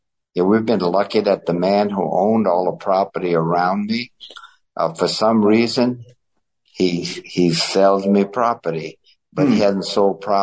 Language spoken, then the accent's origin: English; New Orleans, Louisiana, United States; I grew up in New Orleans area, west bank of the river, yeah.